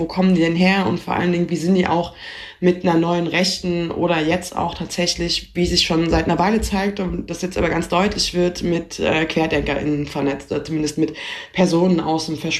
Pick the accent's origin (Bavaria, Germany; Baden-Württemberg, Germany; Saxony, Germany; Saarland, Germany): Saxony, Germany; weil ich komme ja aus dem Erzgebirge und wurde auch geboren und habe da 20 Jahre lang gelebt.